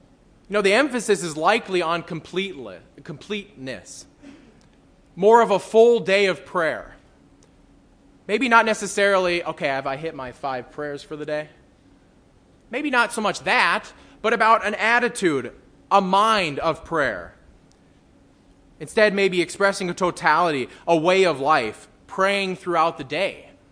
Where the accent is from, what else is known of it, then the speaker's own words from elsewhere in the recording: North Dakota, United States; I come from North Dakota. People love entertainment, and there's just not a lot to do there.